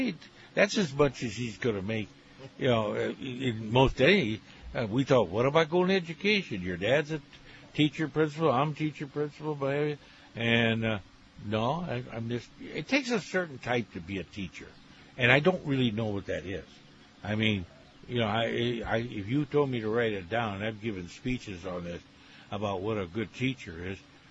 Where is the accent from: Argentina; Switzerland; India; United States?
United States; White City; I was growing up in White City. I never knew anybody went to church.